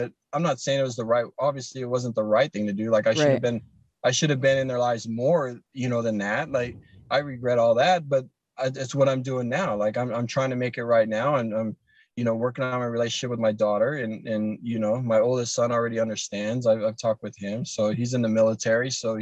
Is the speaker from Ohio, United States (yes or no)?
yes; Ohio, United States; I'm from Ohio, so it's kind of one of those things.